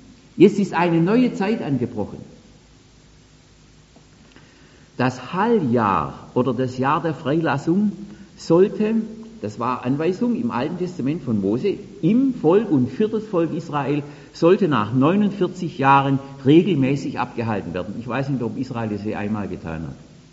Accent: South Germany, Germany; Also bei uns in Süddeutschland

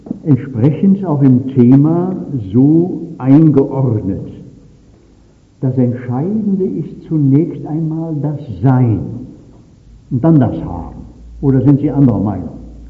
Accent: Winterbach, Baden-Württemberg, Germany; Als ich jetzt neulich einen Vortrag bei uns in der Nähe meiner Heimat in Winterbach haben durfte

